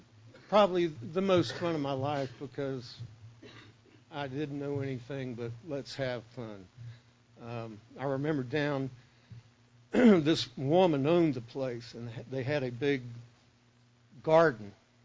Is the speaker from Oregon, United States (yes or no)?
no; Key West, Florida, United States; born there; also born or lived in Sanford, United States / Naples, Italy; as I say, I was born in Key West. He got transferred to Sanford, Florida. They had a air base there at the time. We stayed there briefly and then went to Naples, Italy for a couple of years.